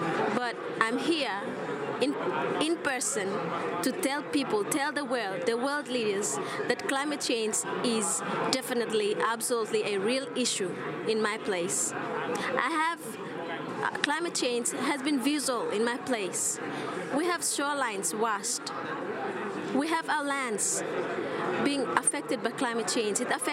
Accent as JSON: {"language": "English", "country": "Solomon Islands", "said": "I'm from Solomon Islands. I'm 23"}